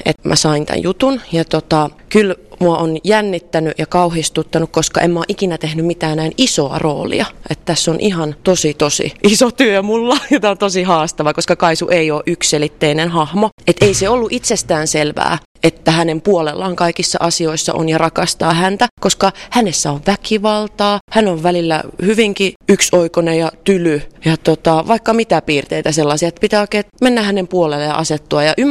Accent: Hollola, Päijät-Häme, Finland; also born or lived in Lahti; now in Vantaa, Finland; No, mä olen kotoisin Hollolasta, viettänyt nuoruutta Lahdessa. Nykyisin asun Vantaalla ja vaikutan pitkin pääkaupunkiseutua ja Etelä-Suomea.

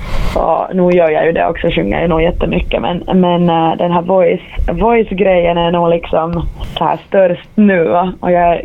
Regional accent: Vaasa, Ostrobothnia, Finland; moved away as an adult; now in Helsinki, Finland; Jag är från Vasa, så jag har gått i Kula-institutet. Så länge jag har bott i Vasa, jag flyttade till Helsingfors snart 5 år sedan.

